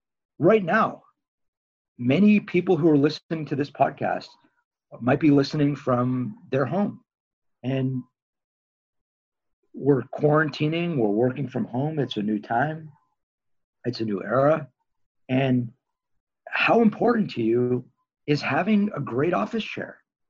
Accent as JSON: {"language": "English", "town": "Tarzana", "region": "California", "country": "United States", "tie": "born or raised there", "said": "the street I grew up on, Veloz Avenue in Tarzana, California."}